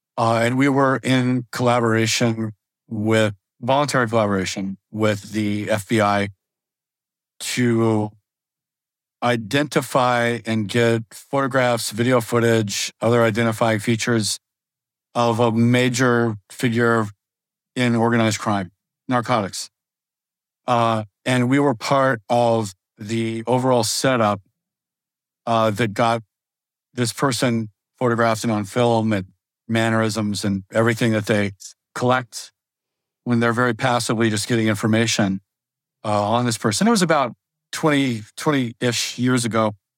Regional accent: Las Vegas, Nevada, United States; I grew up in Las Vegas. I was in high school there.

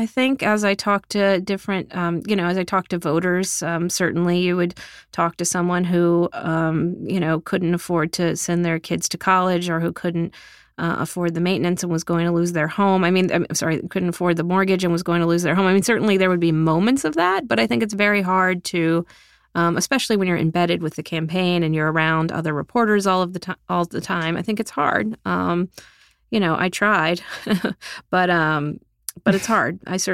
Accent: Texas, United States; I'm from South Texas. I'm a product of public school and middle class.

